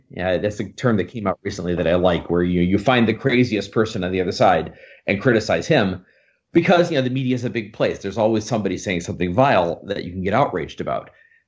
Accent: Illinois, United States; By the way, Charlie, in case you don't know, I grew up in Illinois. I'm from the Quad Cities. So, you know, right across the river from Davenport.

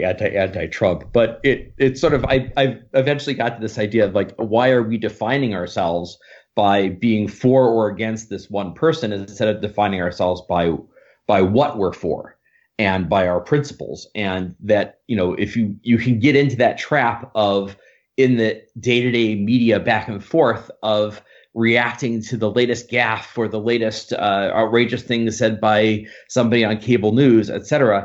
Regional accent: Illinois, United States; By the way, Charlie, in case you don't know, I grew up in Illinois. I'm from the Quad Cities. So, you know, right across the river from Davenport.

